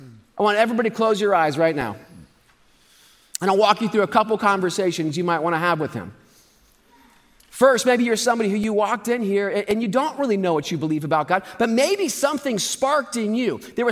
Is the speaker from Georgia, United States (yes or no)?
no; Ohio, United States; And so I have a proposal for my home state of Ohio.